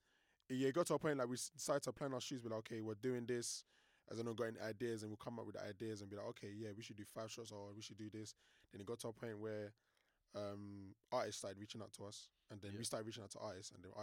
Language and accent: English; London, United Kingdom; So I'm from East London